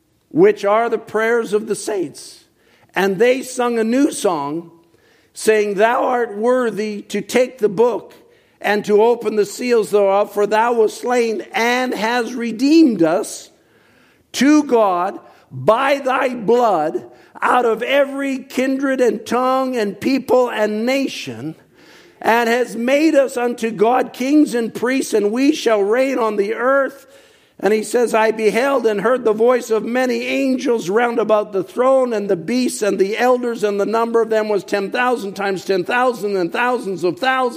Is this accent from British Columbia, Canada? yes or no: yes; Richmond, British Columbia, Canada; also born or lived in Vancouver; I was raised in Vancouver. I was raised in Richmond.